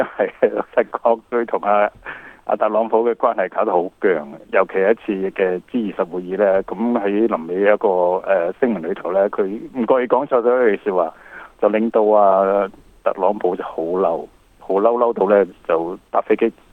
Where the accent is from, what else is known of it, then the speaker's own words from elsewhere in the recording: Canada; 咁我哋加拿大人同美国人并肩而战噶嘛